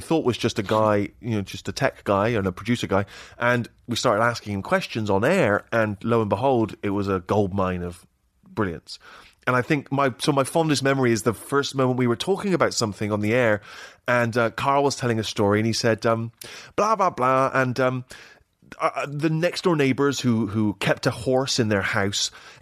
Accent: Bristol, South West England, United Kingdom; My favorite hangout in Bristol, that's my hometown.

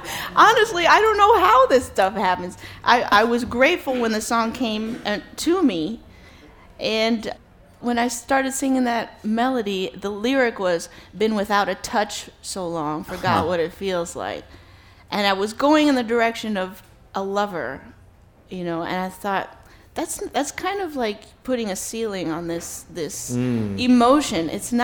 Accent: New York City, New York, United States; I wrote this song, I'm born and raised in New York City, and at one point, about 2 years ago, I was getting just sick and tired of it, and I really needed to change.

